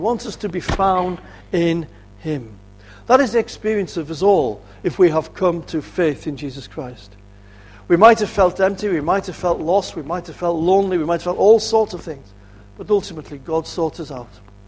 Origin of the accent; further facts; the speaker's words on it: Kendal, North West England, United Kingdom; also born or lived in Whitehaven; my parents moved to Kendal in 1952. I was 5 years of age. We came from Whitehaven.